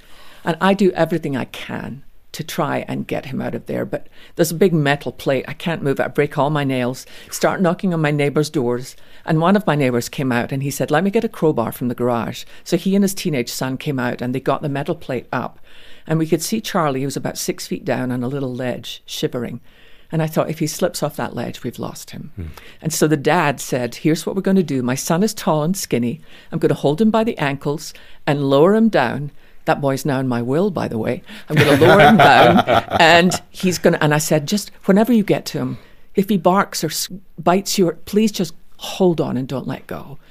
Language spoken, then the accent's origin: English; Scotland, United Kingdom; And I tell him this story of when I was growing up in Scotland in our little church, I loved our Tuesday night prayer meeting.